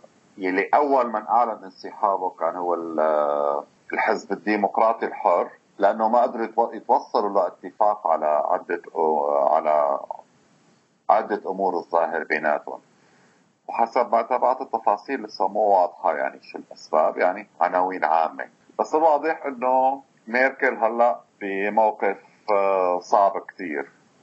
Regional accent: Syria; كوننا سوريين وبهمنا كثير موضوع اللاجئين

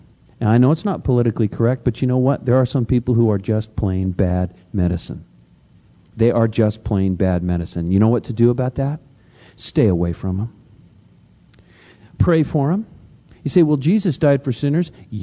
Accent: Santa Cruz, California, United States; We were having a conversation about this down in Santa Cruz, my hometown

